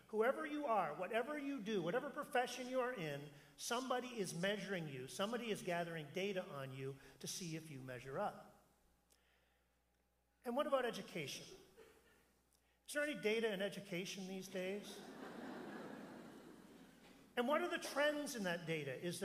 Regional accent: Canada; In hockey, which I grew up with in Canada

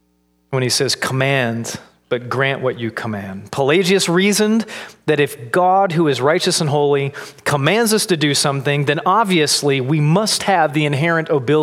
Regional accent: Florida, United States; So I'm from Florida, and I grew up in just north of Jacksonville, and right under Jacksonville is the town of St. Augustine.

